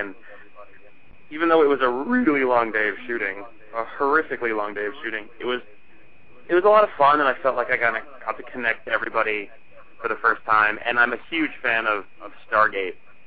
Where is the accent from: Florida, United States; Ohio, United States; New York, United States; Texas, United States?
New York, United States; accent: Long Island; I'm actually originally from New York, and up until I was probably about 9 or 10, I had the thickest Long Island accent ever.